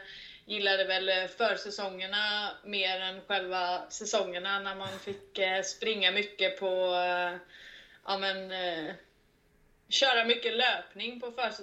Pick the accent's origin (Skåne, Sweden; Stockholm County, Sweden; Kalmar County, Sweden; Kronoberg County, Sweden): Kalmar County, Sweden; Kalmar; Jag är ifrån Kalmar kan man väl säga, men nu bor vi ungefär 20 minuter ifrån Kalmar.